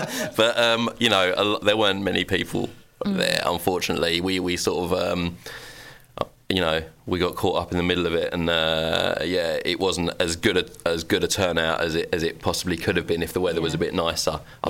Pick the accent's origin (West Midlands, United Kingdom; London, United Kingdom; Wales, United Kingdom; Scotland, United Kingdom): London, United Kingdom; Collier Row; when I was growing up, I grew up in Collier Row.